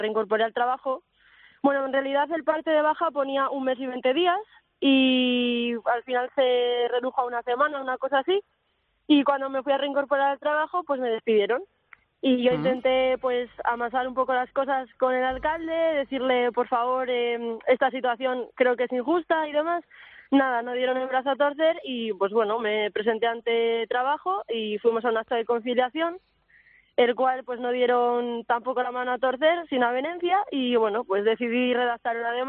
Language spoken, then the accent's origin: Spanish; León, Castile and León, Spain; now in Vigo, Spain; soy estudiante de Derecho, soy de León y bueno, me vine a acabar la carrera aquí a Vigo.